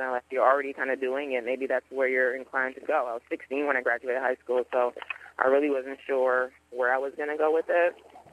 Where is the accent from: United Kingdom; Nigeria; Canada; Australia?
Canada; also born or lived in Liberia; now in Arkansas, United States; Coming from Liberia and then growing up in Canada, which is so multicultural, I was always around some kind of culture. And then moving to Arkansas